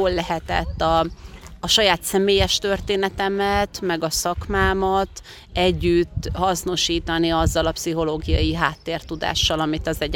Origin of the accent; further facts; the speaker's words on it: Eger, Heves, Hungary; born there; Látássérültként születtem Magyarországon, Egerben, tehát én Magyarországról jöttem ide a táborba önkéntesként